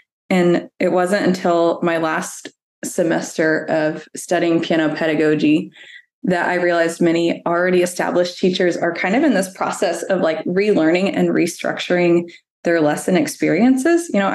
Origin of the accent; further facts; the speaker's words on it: Dallas, Texas, United States; also born or lived in New York City / South Carolina; So I'm from Dallas, Texas. I was born here, but my studio has moved a few times. I was teaching in New York City for several years and then South Carolina, and now I'm back in Texas.